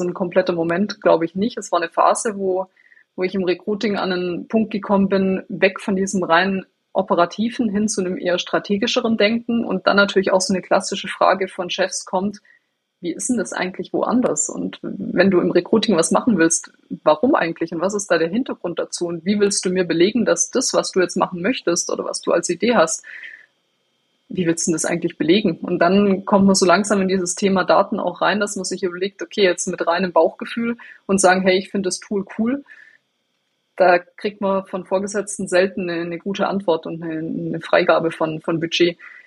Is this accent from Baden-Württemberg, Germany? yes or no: yes; Baden-Württemberg, Germany; born there; ich bin gebürtiger Schwabe. Ich versuche es manchmal zu verstecken, aber es funktioniert einfach nicht immer.